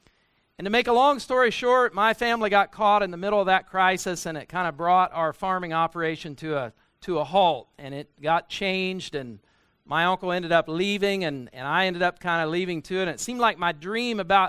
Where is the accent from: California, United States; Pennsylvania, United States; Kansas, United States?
Kansas, United States; I come from South Central Kansas, grew up in Northwest Kansas, and it's a long, long ways away.